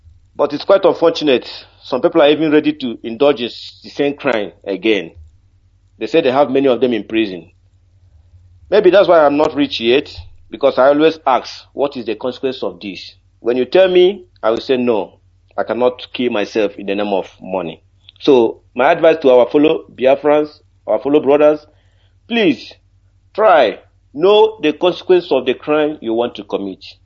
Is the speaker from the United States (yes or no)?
no; Imo, Nigeria; now in Delémont, Switzerland; I'm from Idatonot, local government, Imo State. I live in Switzerland, Delemon.